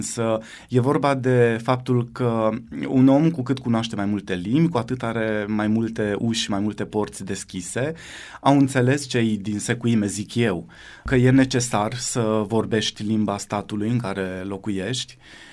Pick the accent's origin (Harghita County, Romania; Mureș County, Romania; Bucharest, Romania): Harghita County, Romania; Gheorgheni; Am venit din localitatea Gheorgheni, din județul Harghita. Am 34 de ani.